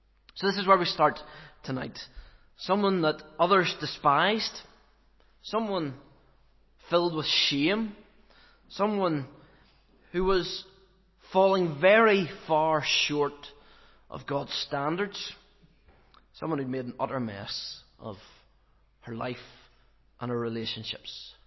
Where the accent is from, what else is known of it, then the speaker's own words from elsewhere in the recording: Cloughmills, Northern Ireland, United Kingdom; You know, and I come from Clochmills. Just, you know, picture somewhere like Clochmills.